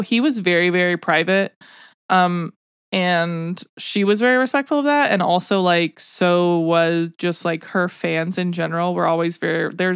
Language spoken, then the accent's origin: English; Tennessee, United States; Obviously, I didn't live in Nashville, but we're 2 hours from Nashville.